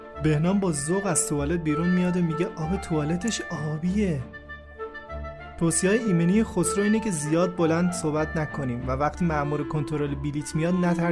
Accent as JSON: {"language": "Persian", "country": "Iran", "said": "بهش فهموندم که ما ایرانی هستیم نه عراقی."}